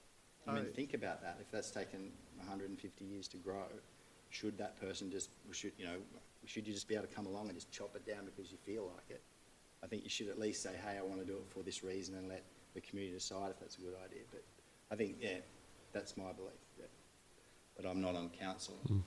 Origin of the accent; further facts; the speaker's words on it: New South Wales, Australia; moved away as an adult; So I'd like to go back to when I finished my high school and before I went to university and I moved from the Northern Rivers to Sydney.